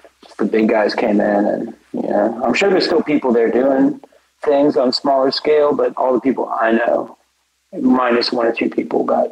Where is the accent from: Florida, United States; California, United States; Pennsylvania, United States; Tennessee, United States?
Tennessee, United States; Nashville; I growing up in Nashville, I fucking hated it.